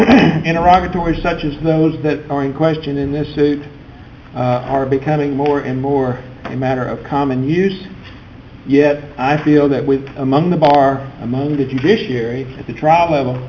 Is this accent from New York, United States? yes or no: no; Huntsville, Texas, United States; I'm from Huntsville, Texas.